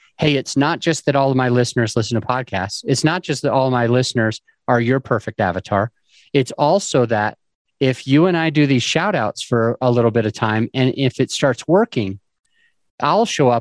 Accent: Utah, United States; hey, I'm originally from Utah.

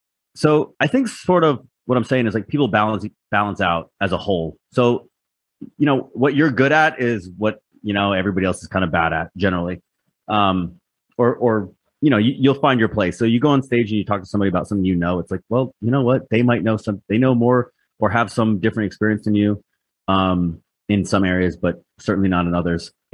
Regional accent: Rhode Island, United States; I'm from Rhode Island. You know, that little Boston, you know, New York City.

